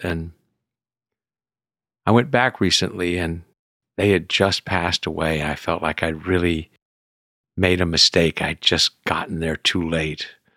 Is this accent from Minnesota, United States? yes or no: no; Houston, Texas, United States; I mean, I was raised in Houston as a city kid